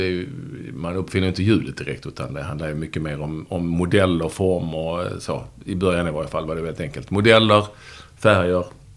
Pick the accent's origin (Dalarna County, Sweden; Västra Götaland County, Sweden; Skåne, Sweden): Skåne, Sweden; Malmö; born or raised there; also born or lived in Landskrona